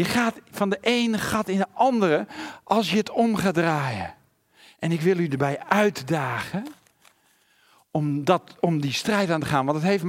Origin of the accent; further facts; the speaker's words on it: Gelderland, Netherlands; Ik kom van de Veluwe, vind het belangrijk, de leer moet zuiver zijn.